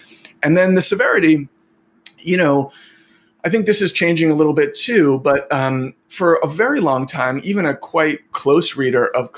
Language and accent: English; New York City, New York, United States; I grew up, I'm a New Yorker, I've lived my whole life in this city